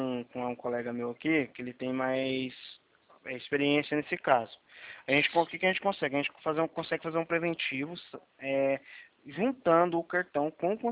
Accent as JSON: {"language": "Portuguese", "region": "Goiás", "country": "Brazil", "said": "só não estranha o 62, não, que é porque eu sou de Goiás, tá?"}